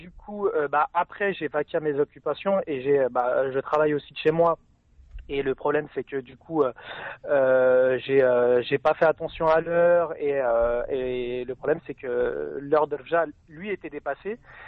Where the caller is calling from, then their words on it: Poissy, Île-de-France, France; De Poissy.